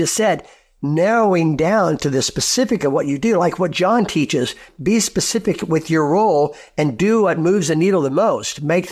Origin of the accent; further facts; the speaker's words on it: Pompano Beach, Florida, United States; also born or lived in Valdosta, Georgia / Del City, Oklahoma; Born in Pompano Beach, Florida, Fort Lauderdale. In there through my seventh grade year, then moved to Valdosta, Georgia. He took another church there, then moved to Del City, Oklahoma, right outside Oklahoma City.